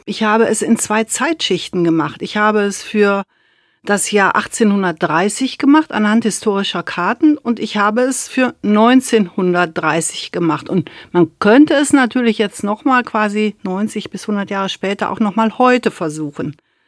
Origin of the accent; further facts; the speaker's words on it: North Rhine-Westphalia, Germany; now in Hanover, Germany; Ich komme aus dem Sauerland. Das ist eine Landschaft im Süden von Nordrhein-Westfalen, im Südosten von Nordrhein-Westfalen. Ich bin quasi aufgewachsen vor den großen gesamt- und agrarwirtschaftlichen Umwälzungen, die so in den 1960er Jahren stattfanden.